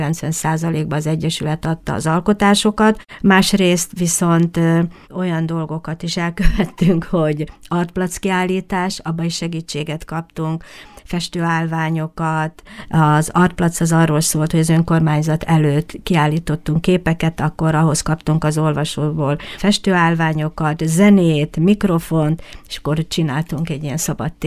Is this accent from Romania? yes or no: no; Ózd, Borsod-Abaúj-Zemplén, Hungary; mert ugye mi ózdiak vagyunk